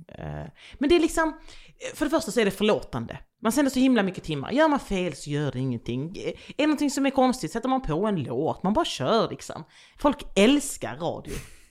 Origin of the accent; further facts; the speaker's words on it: Jönköping, Jönköping County, Sweden; also born or lived in Västervik; Och där föddes jag.